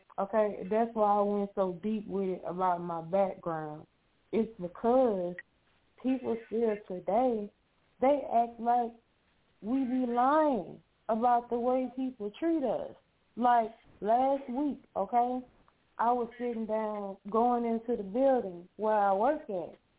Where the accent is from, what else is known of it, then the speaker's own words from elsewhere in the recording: Houston, Texas, United States; So technically, I'm from the woods. I'm the first person in my whole immediate family that was born and raised in Houston.